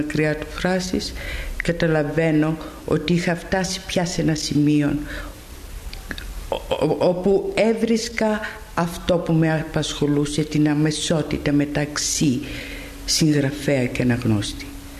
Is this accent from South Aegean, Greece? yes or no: no; Athens, Attica, Greece; born there; Κάποτε γεννήθηκα στην Αθήνα. Σπούδασα εδώ